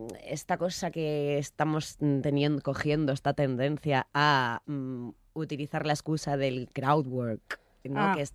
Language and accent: Spanish; Galicia, Spain; soy gallega, que no es que me parezca a mí que Galicia es mejor que ningún otro sitio